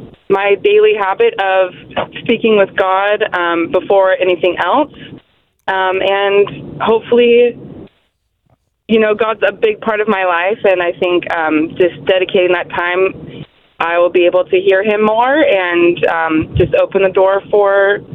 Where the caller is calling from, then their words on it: Pismo Beach, California, United States; I'm actually calling from Pismo Beach.